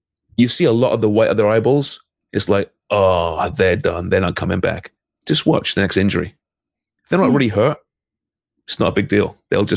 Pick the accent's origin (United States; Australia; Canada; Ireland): Canada; They still scare me as a Canadian fan.